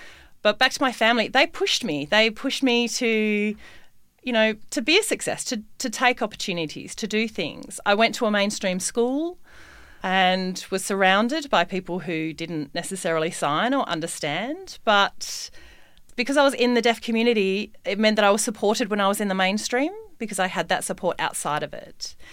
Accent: Australia; because being an Australian, I could have stayed in Europe, which would have been easier in some ways, but New Zealand and Samoa are, you know, our cousins essentially.

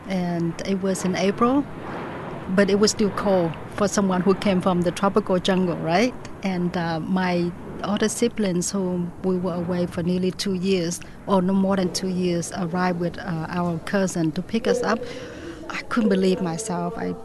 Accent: Vietnam; English is a second language; now in United States; I learned English a little bit here and there in Vietnam and in the camp, but the extent of my vocabularies would be pencil, book, table, chair, apple, banana.

